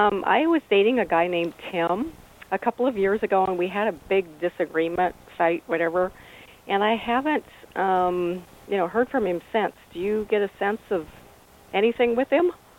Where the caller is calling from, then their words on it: Billings, Montana, United States; Hi, Danielle. This is … from Billings.